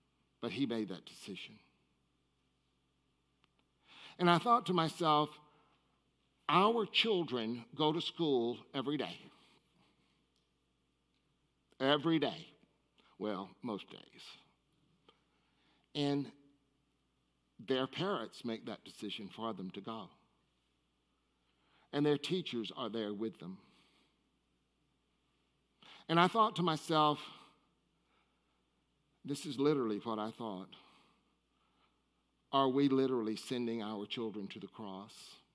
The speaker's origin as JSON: {"language": "English", "region": "the South", "country": "United States", "tie": "born or raised there", "said": "growing up in the South, I thought to myself, wow, God, I am really, God, I am okay with hunting rifles for sport."}